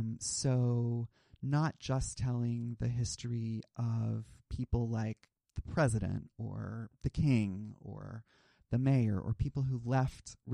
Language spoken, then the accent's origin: English; Midwest, United States; I grew up in the Midwest.